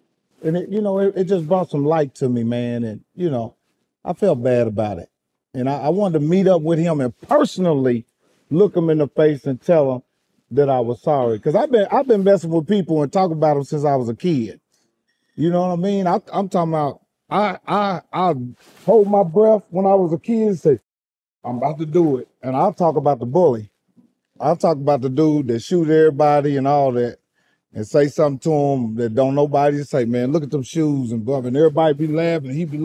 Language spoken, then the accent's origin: English; Indianapolis, Indiana, United States; My wife from Chicago, I'm from Indianapolis. I'm a little country compared to her.